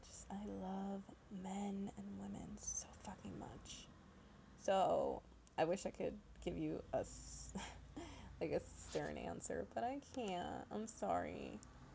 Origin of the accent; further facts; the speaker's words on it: California, United States; clearly, you know that I'm from California because I keep saying dudes unironically.